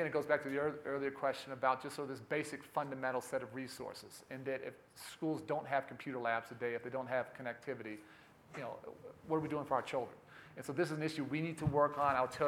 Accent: Illinois, United States; I come from Illinois that was 49th out of 50 states in the amount of money going to education and 43rd in disparities between rich districts and poor districts.

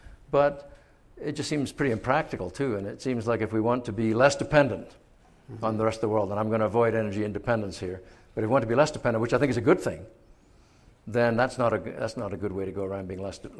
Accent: California, United States; Well, I come from California. We can't drill for oil offshore California.

